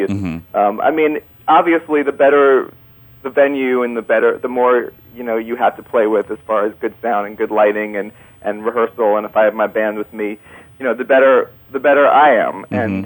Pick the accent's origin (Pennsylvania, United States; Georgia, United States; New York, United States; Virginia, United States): New York, United States; whether it's my being Jewish or my being a New Yorker or my being a man or my being an uncle